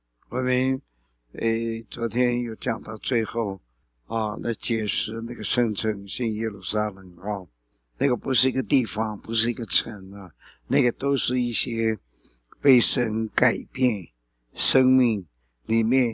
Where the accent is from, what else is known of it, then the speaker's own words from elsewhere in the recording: China; 尤其是我们中国人哈，中国人是所谓周礼之邦，非常的客气的哈，都是讲礼貌的。